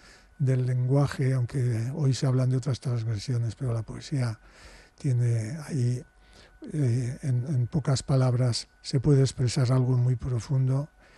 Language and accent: Spanish; Bilbao, Basque Country, Spain; Yo, que soy de Otxarkoaga.